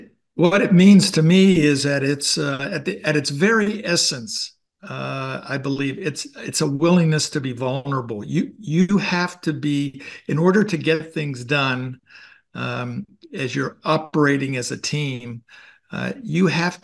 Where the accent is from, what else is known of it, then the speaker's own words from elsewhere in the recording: Pennsylvania, United States; Okay, well, very quickly, I grew up in Western Pennsylvania